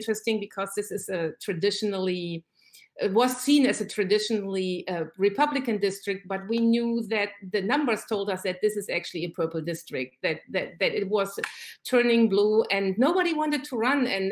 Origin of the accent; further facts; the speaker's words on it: Germany; now in United States; I'm originally from Germany, and Germans love to talk politics. So I grew up in a family where we talked about politics all the time, at the dinner table, at the lunch table.